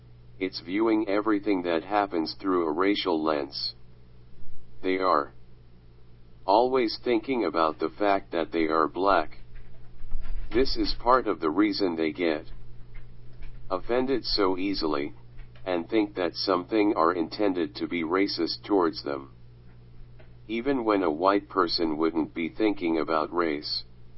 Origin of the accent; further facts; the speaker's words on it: United States; As an American, we are taught to accept living in the melting pot